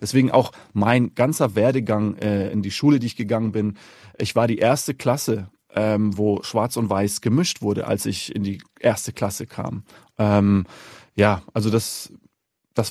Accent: Namibia; In Namibia war die sowieso nie ganz so stark wie in Südafrika. Also ich habe wirklich von der Apartheid nichts mitbekommen.

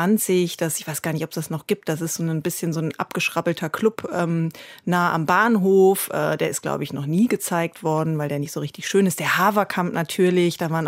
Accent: Münster, North Rhine-Westphalia, Germany; born there; Richtig, also ich bin in Münster geboren, bin dann aber recht früh mit meiner Familie in die Suburbs gezogen.

